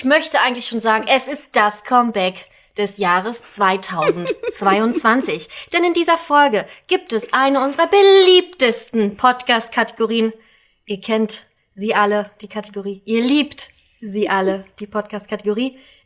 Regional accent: Berlin, Germany; born there; wir sind ja beide gebürtige Berliner.

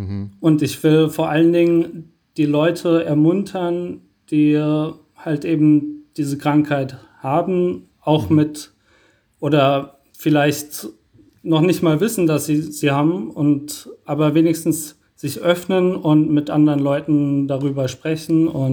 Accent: Wiesbaden, Hesse, Germany; born there; also born or lived in Mainz / Rheingau; Also ich bin in Wiesbaden geboren und habe dann eine lange Zeit in Mainz gewohnt. Ich habe auch schon im Rheingau gewohnt. Das ist direkt am Rhein

